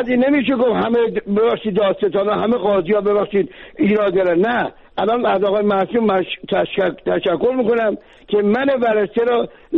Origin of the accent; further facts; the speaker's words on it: Mashhad, Razavi Khorasan, Iran; از مشهد هستم،